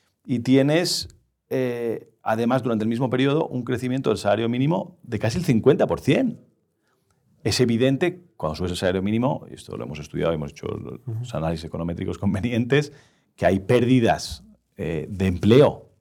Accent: Catalonia, Spain; born there; es la comunidad donde yo nací

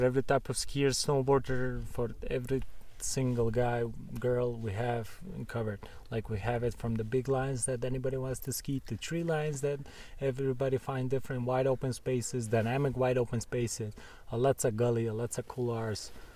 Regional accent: Bitola, North Macedonia; I grew up in Macedonia, in Bitoland, Macedonia, North Macedonia. I grew up there.

